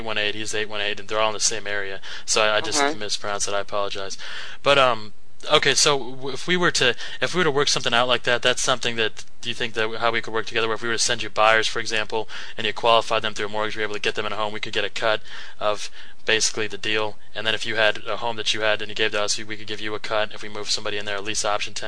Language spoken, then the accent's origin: English; Indianapolis, Indiana, United States; Indianapolis.